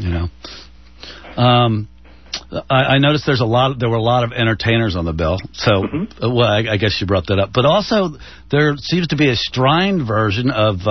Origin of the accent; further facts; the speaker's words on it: St. Louis, Missouri, United States; we're from St. Louis in the Midwest